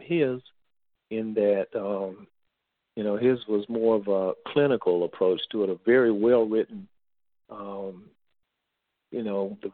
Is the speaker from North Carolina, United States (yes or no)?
yes; Asheville, North Carolina, United States; and he knew that I was from Asheville